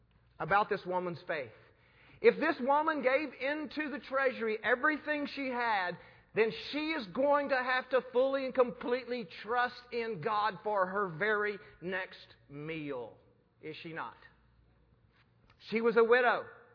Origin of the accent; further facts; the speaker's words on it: United States; I'm looking at my clock, I'm American, what time is it